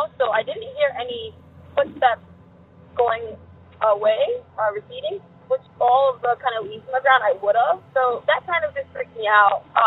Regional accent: Staten Island, New York, United States; I'm from Staten Island, New York

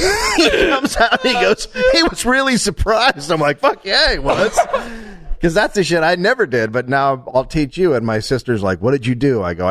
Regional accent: California, United States; I'm from California, unlike you, Oregon.

